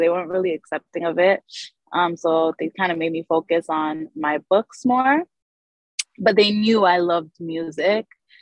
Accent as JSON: {"language": "English", "country": "Nigeria", "tie": "born there", "said": "cause I was born in Nigeria. So all of this that I'm saying happened while I was in Nigeria."}